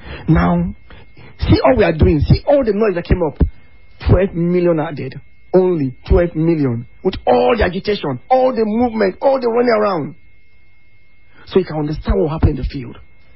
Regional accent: Ogoja, Cross River, Nigeria; I come from Ogoja. I come from Gatun, a very rural community.

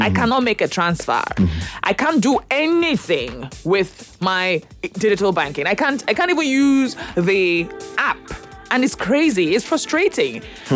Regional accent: Egbeda, Lagos, Nigeria; from Egbeda.

